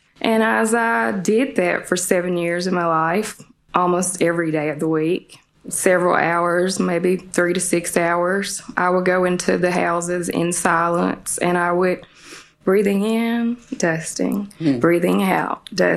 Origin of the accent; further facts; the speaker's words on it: Humboldt, Tennessee, United States; it's a very odd time that I brought my awareness to my breath was when I moved to Memphis from Humboldt, Tennessee.